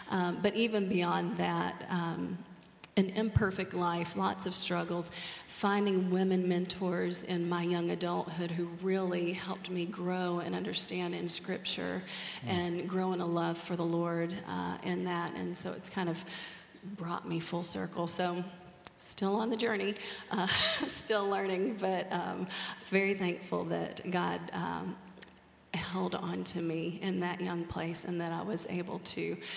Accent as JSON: {"language": "English", "town": "Macon", "region": "Georgia", "country": "United States", "tie": "born or raised there", "said": "I was raised in Georgia, born and raised in Macon, Georgia. And I am the daughter of a worship pastor."}